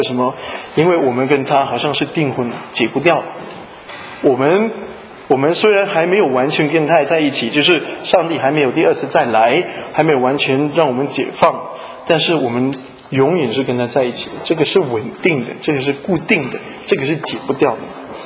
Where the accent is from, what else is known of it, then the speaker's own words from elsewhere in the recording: Chaozhou, Guangdong, China; 有的时候我们潮州话我们叫她阿梅啊